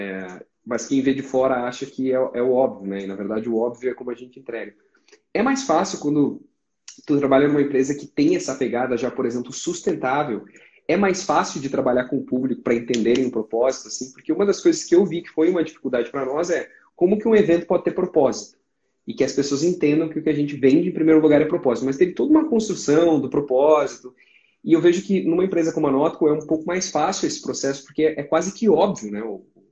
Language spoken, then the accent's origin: Portuguese; Rio Grande do Sul, Brazil; estou eu pensando enquanto gaúcho aqui, que a carne, por exemplo, é uma coisa cultural aqui no gaúcho